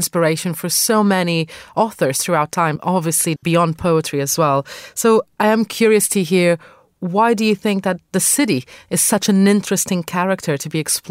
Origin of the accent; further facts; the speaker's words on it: Portugal; now in London, United Kingdom; As someone who has also chosen to live in London, not in any of the cities of my home country of Portugal